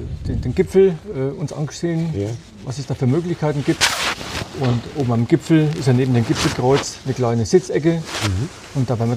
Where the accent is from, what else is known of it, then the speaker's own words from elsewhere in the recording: Würzburg, Bavaria, Germany; wir kommen aus Würzburg in Unterfranken.